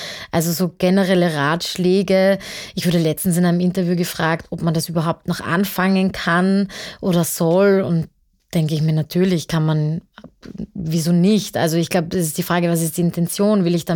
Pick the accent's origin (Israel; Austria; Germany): Austria; woher kommen Sie? Und ich habe gesagt, aus Österreich.